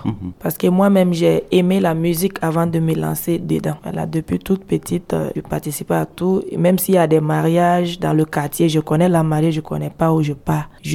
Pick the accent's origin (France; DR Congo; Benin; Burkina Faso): Burkina Faso; Niangoloko, Cascades; Je suis de Niangoloko. Mes parents sont à Niangoloko.